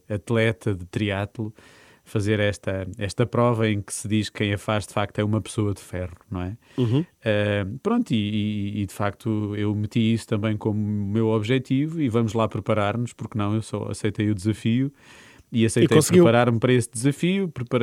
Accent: Norte, Portugal; E sem dúvida que a minha infância em Trás-os-Montes foi importante

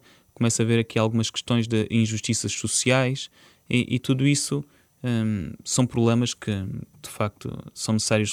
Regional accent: Mozambique; now in Portugal; eu lembro-me quando vim de Moçambique

